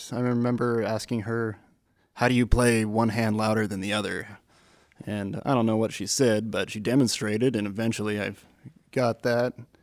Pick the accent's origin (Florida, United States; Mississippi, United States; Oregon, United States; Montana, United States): Oregon, United States; born there; now in Central Point, United States; No, I was born in Eastern Oregon, but I've considered Central Point my home for quite a amount of time.